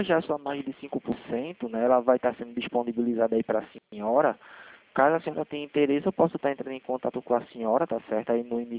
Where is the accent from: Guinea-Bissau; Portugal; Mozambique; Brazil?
Brazil; Recife, Pernambuco; Eu sou daqui do Recife